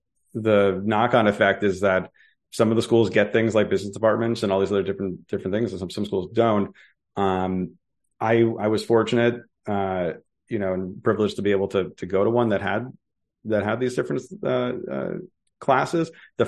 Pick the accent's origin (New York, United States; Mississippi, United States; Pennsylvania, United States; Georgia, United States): New York, United States; Smithtown; also born or lived in Queens; But I was born in Queens. When I was a baby, moved out to Long Island. I grew up in a town called Smithtown, which is just as exciting as it sounds.